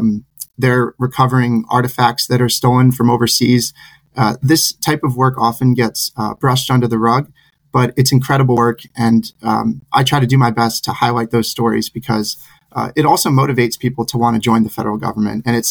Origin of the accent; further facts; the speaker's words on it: New Jersey, United States; also born or lived in Rhode Island; I'm from New Jersey, like many URI alum, and had it not been for my URI connections